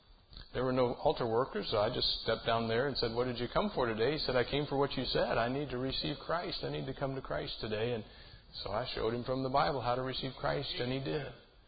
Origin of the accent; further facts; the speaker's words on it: Montana, United States; Someone asked me, how did you get from Montana to Uganda? I was born and raised in Montana.